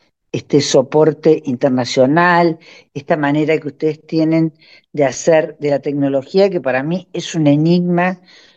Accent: Argentina; now in Spain; para mí, que soy argentina, que la inflación es casi una moneda corriente

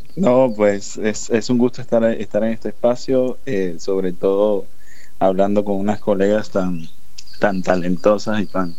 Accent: Trujillo, Venezuela; Yo en Venezuela vengo de Trujillo, y Trujillo para mí es como cuna de muchas cuestiones relacionadas a la música

